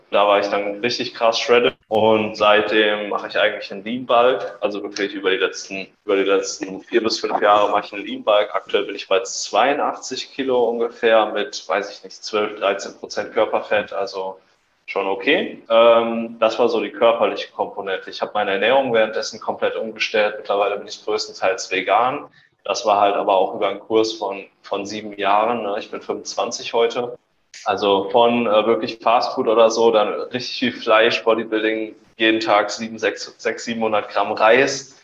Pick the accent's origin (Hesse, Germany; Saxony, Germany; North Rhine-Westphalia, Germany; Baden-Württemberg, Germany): Hesse, Germany; Wetzlar; moved away; ich komme gebürtig aus Wetzlar, das ist eine kleinere Stadt in Hessen, in der Nähe von Gießen. Die Ecke sind wir nach Velbert gezogen